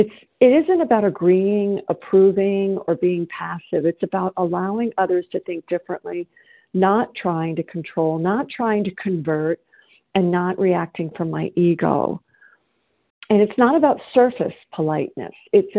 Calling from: South Carolina, United States; and I'm calling from South Carolina.

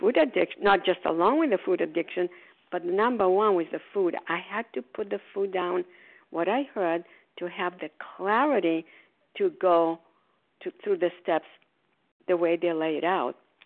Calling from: Port Charlotte, Florida, United States; I'm calling from Port Charlotte, Florida.

